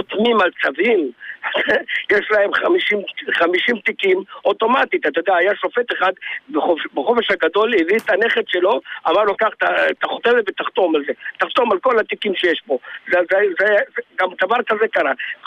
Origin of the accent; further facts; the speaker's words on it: Tel Aviv, Tel Aviv District, Israel; אני אזרח מתל אביב